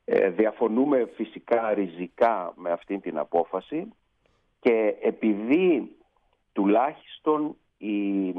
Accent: Central Macedonia, Greece; εγώ επειδή μεγάλωσα στην Χαλκιδική και στην διάρκεια της δικτατορίας ήμουν μικρό παιδί, μαθητής στο δημοτικό σχολείο

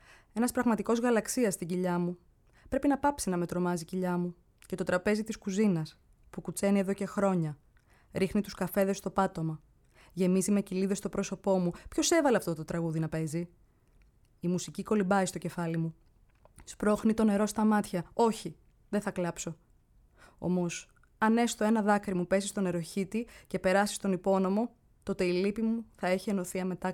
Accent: Kalamata, Peloponnese, Greece; Είμαι παιδί της θάλασσας. Από πολύ μικρή είμαι από την Καλαμάτα, δεν το είπαμε αυτό. Έχω μεγαλώσει στο νερό.

